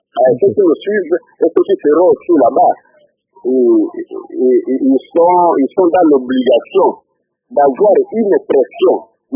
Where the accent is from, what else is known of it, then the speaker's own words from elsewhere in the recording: Bandundu, DR Congo; Par exemple, ici chez nous à Bandundu, pour contrôler vraiment ce que l'exécutif a fait